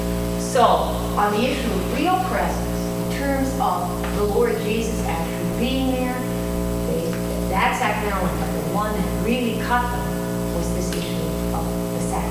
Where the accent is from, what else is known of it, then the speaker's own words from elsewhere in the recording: East Coast, United States; I grew up on the East Coast, and I went to Gettysburg Seminary.